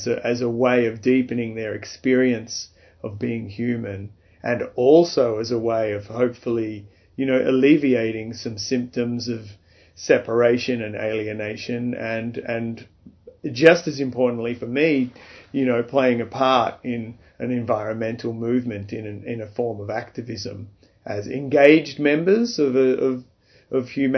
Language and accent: English; Port Adelaide, South Australia, Australia; I grew up in Port Adelaide in South Australia, and we always lived near a beach.